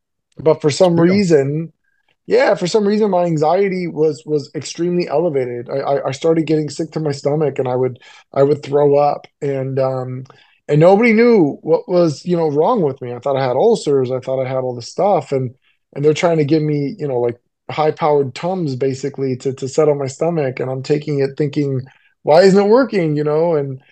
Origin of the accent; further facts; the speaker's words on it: Monterey, California, United States; I grew up in Monterey, California. It's like central northern California, south of San Francisco. Nice area. A lot of people, tourist area, a bit foggy